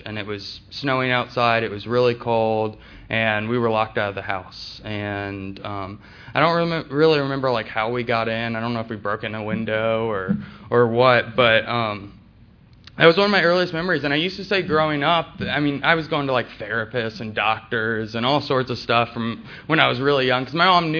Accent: Marietta, Georgia, United States; also born or lived in Atlanta; So I was born here in Atlanta, in Piedmont Hospital. I grew up in Marietta.

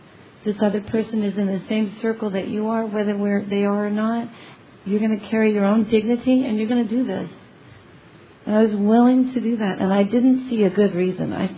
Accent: Oregon, United States; now in Arizona, United States; I come from Oregon, let me tell you how we do it.

